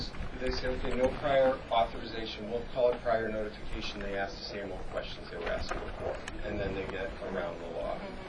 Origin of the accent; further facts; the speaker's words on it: Massachusetts, United States; I'm also from Massachusetts, I'm a practitioner in Boston, completely outpatient practice